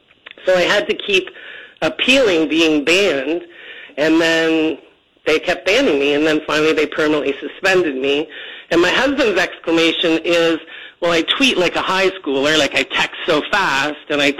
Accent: Canada; moved away as an adult; also born or lived in Bermuda; now in United States; I'm actually Canadian, and I kept getting bumped out of my job as an RN in Canada. So I moved to Bermuda for a year and stayed for 12.

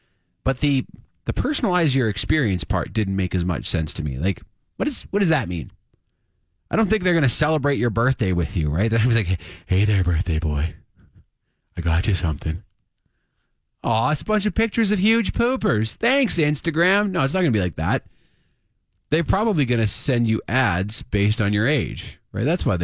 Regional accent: Canada; It's so painful as a Canadian to see that.

